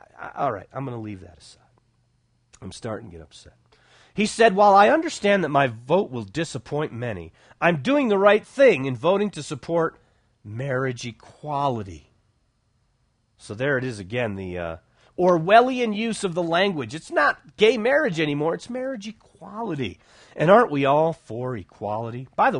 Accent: Buffalo, New York, United States; born there; Well, not my hometown, but I was born in Buffalo.

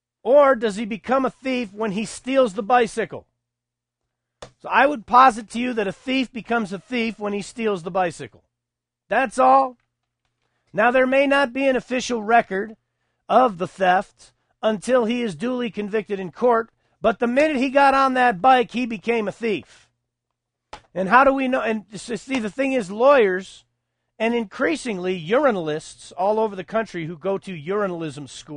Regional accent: Texas, United States; I grew up in Texas briefly, from the age of 9 until the age of 18, so that I think that qualifies me to call myself a Texan, even though I wasn't born there.

